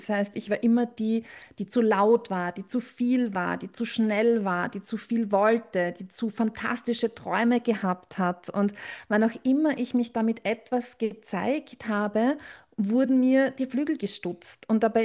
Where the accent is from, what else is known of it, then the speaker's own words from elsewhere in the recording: Austria; Ich habe dann dort, das ist bei uns in Österreich, eine Schule, die du mit 14 oder 15 Jahren beginnst und dann mit Matura, mit Abitur abschließt.